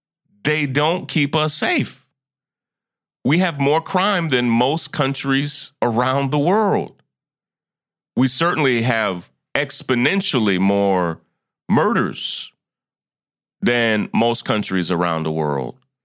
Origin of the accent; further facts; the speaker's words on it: United States; And often, as an American, it can be hard to understand where we stand in the scheme of the world